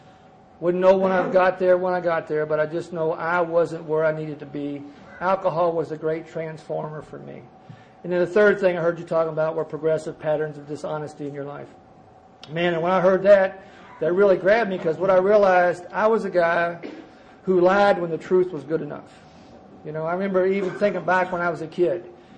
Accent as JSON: {"language": "English", "region": "Kentucky", "country": "United States", "said": "My God, they'll find out I'm from Kentucky sooner or later, you know."}